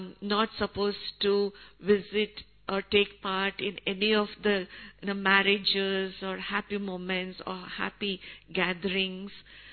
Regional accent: Bangalore, Karnataka, India; because she lived in Bangalore and I'm from Bangalore

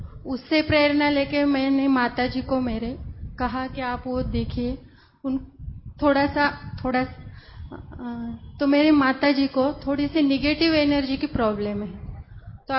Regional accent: Maharashtra, India; मैं महाराष्ट्र से हूँ।

